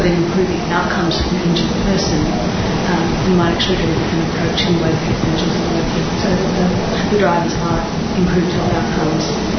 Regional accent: New South Wales, Australia; from New South Wales, specifically.

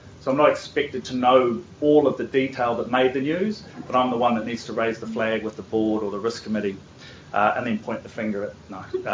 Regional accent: New Zealand; I'm a Kiwi

